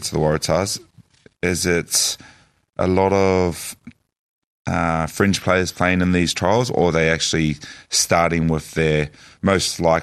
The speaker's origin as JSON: {"language": "English", "town": "Dunedin", "region": "Otago", "country": "New Zealand", "tie": "born there", "said": "3 hours down the road."}